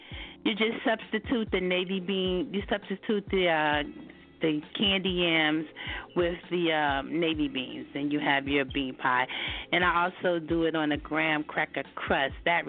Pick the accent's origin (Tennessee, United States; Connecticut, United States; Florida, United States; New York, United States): New York, United States; Brooklyn; moved away as an adult; Born and raised in Brooklyn, came here at the age of 26. That was 23 years ago.